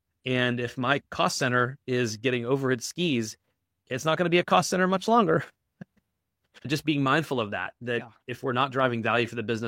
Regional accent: East Coast, United States; So anybody who's from the East Coast, I grew up on the East Coast of the US, when it snows, the schools close sometimes.

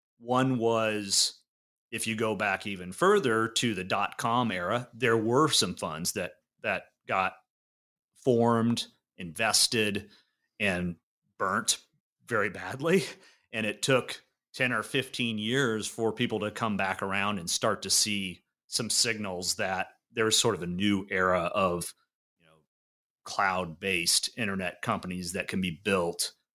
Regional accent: Hutchinson, Kansas, United States; I am truly from Flyover Country. I'm a native of right in the middle of Kansas. Grew up in Hutchinson, Kansas, and went on to be in the financial services sector.

